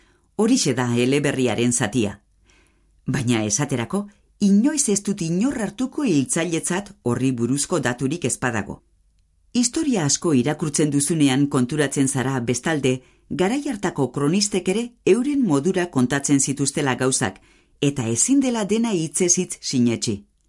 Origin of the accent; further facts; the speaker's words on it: Vitoria-Gasteiz, Basque Country, Spain; Gasteiztarra naiz